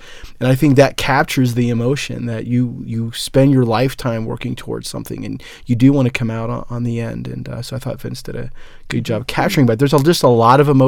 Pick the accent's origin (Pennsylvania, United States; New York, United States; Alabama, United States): Pennsylvania, United States; Pittsburgh; Well, and I, you know, growing up in Pittsburgh